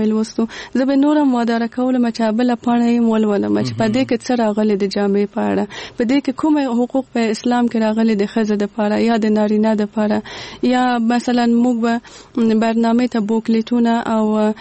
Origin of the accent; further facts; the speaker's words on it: Kabul, Afghanistan; born there; زه په کابل کې زغیدلې یم او دلته مجوند کړی.